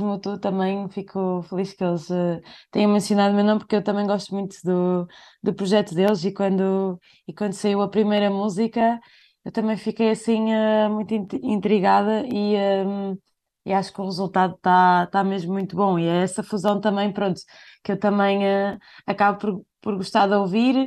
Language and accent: Portuguese; Bragança, Portugal; Eu cresci na cidade, em Bragança, mas muito à volta do meio rural, porque os meus avós viviam lá e o meu avô ainda vive.